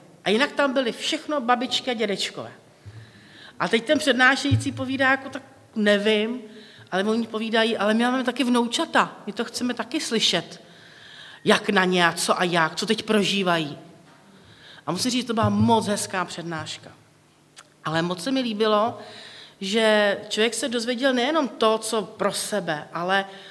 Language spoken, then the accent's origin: Czech; Plzeň, Plzeň Region, Czechia; no já jsem z Plzně, já jsem se narodila v Plzni.